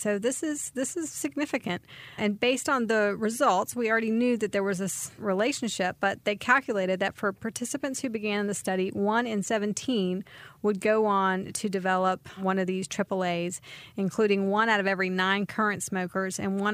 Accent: the South, United States; accent: southern; can really turn on my southern accent on that.

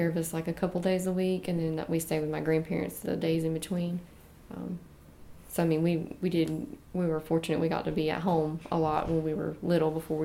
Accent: Irwin, United States; We grew up in Irwin

